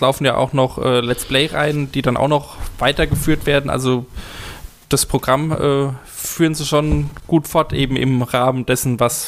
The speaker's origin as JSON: {"language": "German", "region": "Hesse", "country": "Germany", "said": "also so ist es bei uns in Hessen auch"}